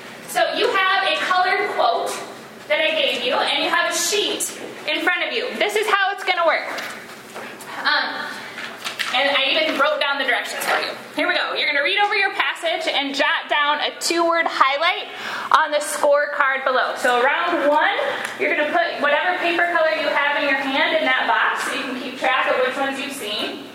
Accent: Iowa, United States; I grew up in Iowa. That's where I'm from.

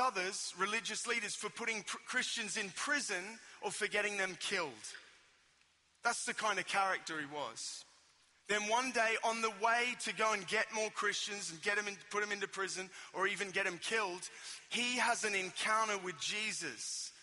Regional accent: Sydney, New South Wales, Australia; And I've also noticed that I've got slightly different accent to you guys. I am from Australia, from sunny Sydney.

